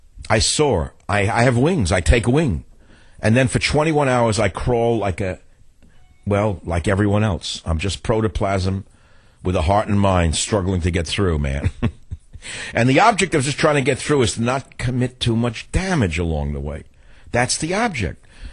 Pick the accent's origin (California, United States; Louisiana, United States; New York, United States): New York, United States; accent: New York; were rumors that I would never make it in radio because my voice was too New York. Can you imagine? My accent was too New York.